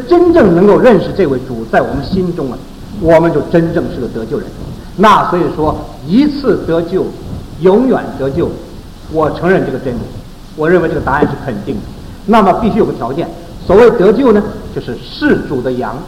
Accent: China; 我常常讲我们中国人得天独厚，中国的基督徒是得天独厚

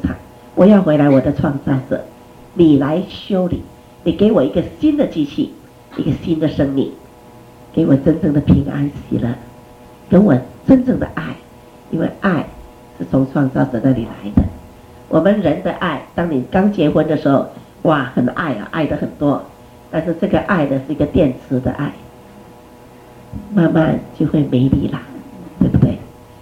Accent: China; 你造我是中国人，当时最好了

